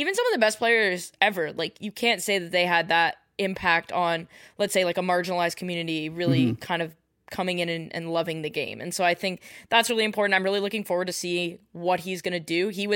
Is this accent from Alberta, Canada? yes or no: no; Scarborough, Ontario, Canada; I'm from Scarborough.